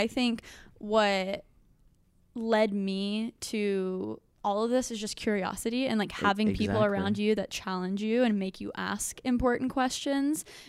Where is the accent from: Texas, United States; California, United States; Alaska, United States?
Texas, United States; Like, I'm Texan, guys. I grew up on hamburgers, but I actually haven't eaten red meat in over a year